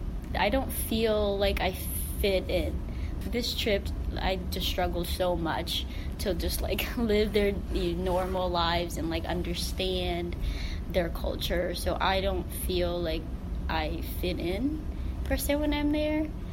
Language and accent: English; Timor-Leste; moved away; I spent last semester studying abroad in my home country, East Timor, or Timor-Leste. It is in Southeast Asia, north of Australia.